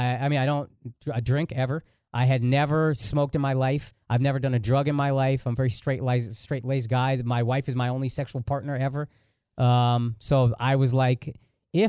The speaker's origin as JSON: {"language": "English", "town": "Plano", "region": "Texas", "country": "United States", "tie": "born or raised there", "also_born_or_lived": "Frisco / Dallas / Houston", "said": "I grew up in Plano and then I moved to Frisco when I was in 11th grade in 2000. So like still small Frisco. And then we moved from there in like 2005, 2006 and lived in Dallas for like 10 years."}